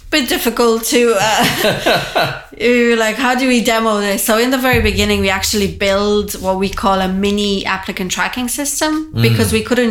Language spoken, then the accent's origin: English; Transylvania, Romania; moved away as an adult; now in United States; So, you know, I'm originally from Transylvania, Romania. I came here when I was 22